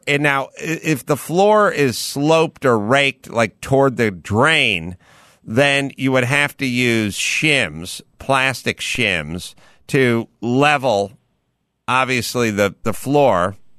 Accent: California, United States; we're not basement experts because we're from SoCal

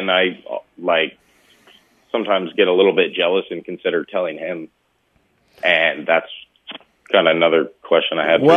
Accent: Colorado, United States; now in Norway; From Colorado, actually. But, yeah, I was calling about the relationship problem I'm having.

